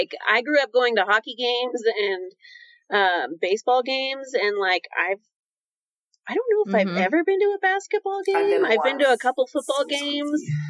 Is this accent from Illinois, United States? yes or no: yes; Chicago, Illinois, United States; I grew up in Chicago and so I love to follow all of the Chicago teams. And so I love sports in relation to that. Like I grew up going to the Cubs game